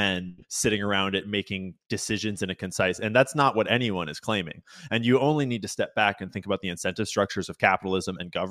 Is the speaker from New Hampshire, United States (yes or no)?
no; Washington, United States; I grew up in Washington, the son of two teachers. I was raised left and voted left and thought left my whole life without even thinking about it.